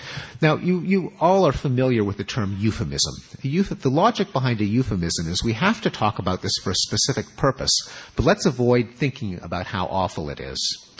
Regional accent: Quebec, Canada; where I grew up in Quebec, which was until recently a very devout Catholic society

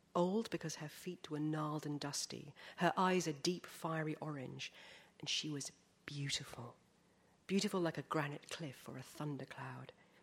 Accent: England, United Kingdom; I'm so English.

